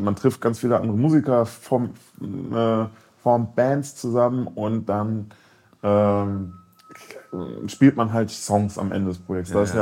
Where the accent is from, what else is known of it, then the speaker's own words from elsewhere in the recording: Hamburg, Germany; Ich komme aus Hamburg